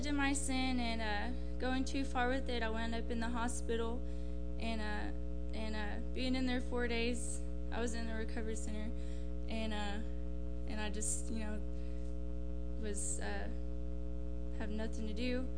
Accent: Texas, United States; I'm 19 from Texas.

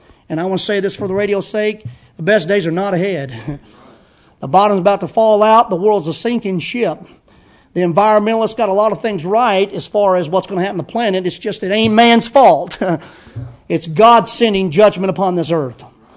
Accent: United States; I believe in doing your duty as an American

